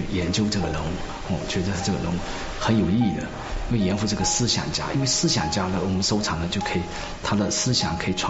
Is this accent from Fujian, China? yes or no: yes; Fuzhou, Fujian, China; 我是本地人嘛，福州人